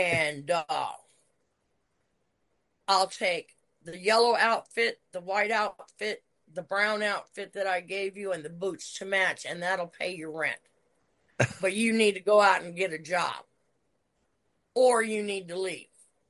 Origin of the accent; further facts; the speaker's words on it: Pacific Northwest, United States; I came from the Pacific Northwest in an era with the likes of Buddy Rose, Roddy Piper, you know, Ed Wiskowski